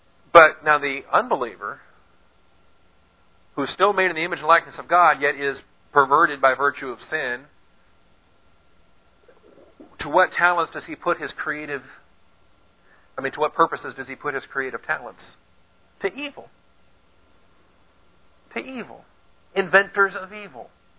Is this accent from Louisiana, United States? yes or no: no; Seattle, Washington, United States; But I grew up in Seattle in the Green River Killer.